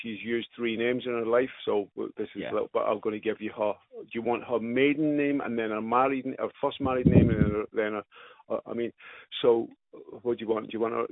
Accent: Stirling, Scotland, United Kingdom; born there; also born or lived in Glasgow; we lived in Glasgow, but I don't know the Glasgow address, but I was born in Stirling

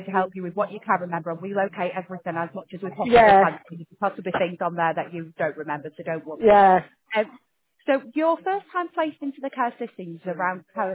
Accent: North West England, United Kingdom; So I was brought up in the High Broughton area, so it's not that.

